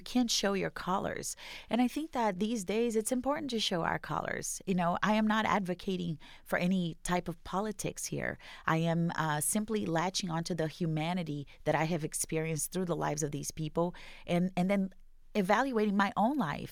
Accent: Brazil; moved away as an adult; now in Arizona, United States; I'm from Brazil. I grew up there. I came to this country. I was 25. I've been in Arizona for, it's going to be 7 years this summer.

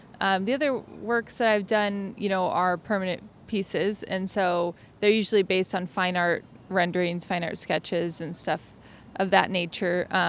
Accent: Yuma, Arizona, United States; I come from Yuma, Arizona, where it's even hotter than it is here.

